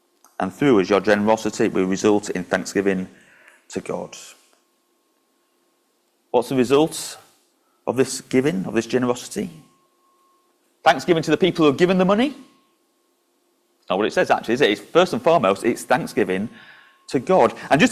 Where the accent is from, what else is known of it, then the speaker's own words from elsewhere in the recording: Yorkshire and the Humber, United Kingdom; I mean, I'm a Yorkshireman.